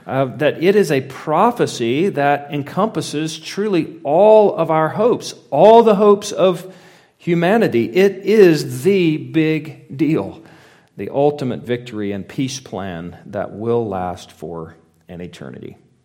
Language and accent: English; Texas, United States; now in Oklahoma, United States; I'm very aware, even though I'm a Texan, that Bedlam is this week. I've been in Oklahoma long enough.